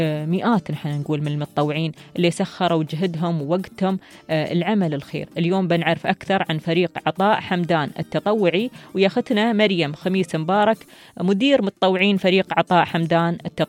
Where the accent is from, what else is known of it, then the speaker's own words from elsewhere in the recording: United Arab Emirates; أجمل ما يميز بلادنا الإمارات